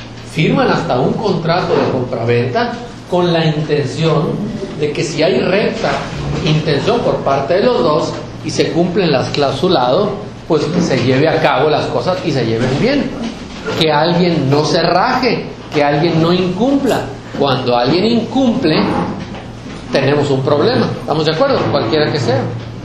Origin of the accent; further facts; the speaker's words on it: Mexico; cuando menos en nuestra cultura mexicana